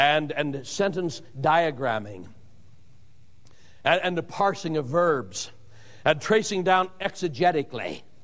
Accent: Idaho, United States; And besides that, I was from Idaho.

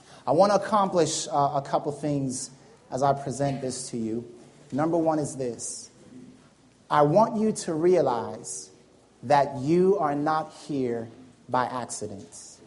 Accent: Jamaica; accent: Jamaican; when I came from the States, my Jamaican accent was so heavy that I would not speak in front of people.

